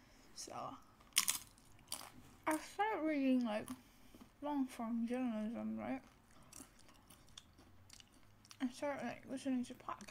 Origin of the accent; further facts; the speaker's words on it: Indonesia; Besides, I'm from Indonesia and they're from Singapore, so it's a very different environment.